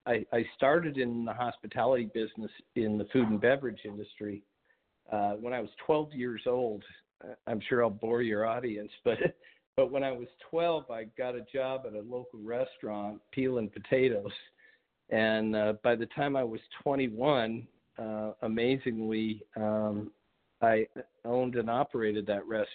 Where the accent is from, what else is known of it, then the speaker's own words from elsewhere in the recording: Boulder, Colorado, United States; So I was born in Boulder, Colorado. Spent a good part of my childhood there.